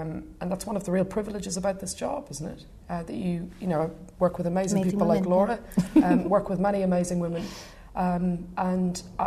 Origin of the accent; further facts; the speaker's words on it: Dublin, Leinster, Ireland; anyone who knew me growing up in Dublin is probably not particularly surprised that I've gone into something which involves arguing for a living